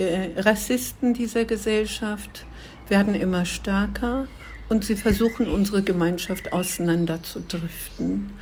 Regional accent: Turkey; German is a second language; now in Germany; Also ich stamme ursprünglich aus der Türkei, bin kurdischer Abstammung. Meine Eltern sind 1973 nach Deutschland als Gastarbeiterin, meine Mutter, Gastarbeiter, mein Vater, nach Deutschland

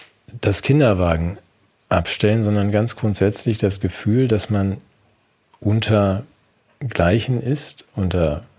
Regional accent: Germany; So, und das ist für uns als Deutsche eine ganz komische Idee.

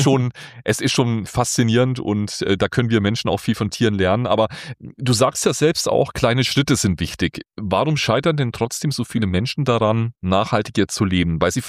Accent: Southern Germany, Germany; now in Berlin, Germany; wenn ich in meiner Heimat im Süden Deutschlands unterwegs bin

